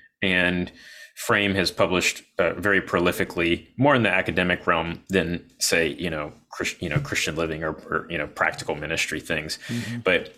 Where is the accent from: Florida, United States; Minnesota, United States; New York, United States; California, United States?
Florida, United States; also born or lived in Midwest; I grew up in the Midwest. Well, I was born in the Midwest and grew up in Florida.